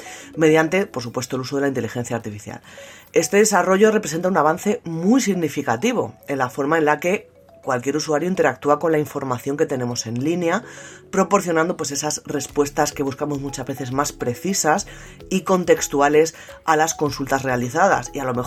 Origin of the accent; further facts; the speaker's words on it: Cantabria, Spain; aquí en mi país, en Cantabria, en España.